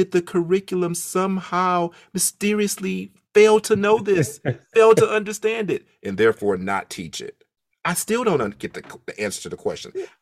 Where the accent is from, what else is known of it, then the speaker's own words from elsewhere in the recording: Detroit, Michigan, United States; First of all, shout out to being from Michigan. Of course, I'm from Michigan to Detroit.